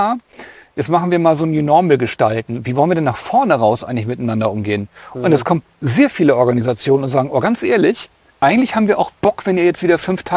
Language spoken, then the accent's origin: German; Hamburg, Germany; Guck mal, ich komme aus Hamburg, ne?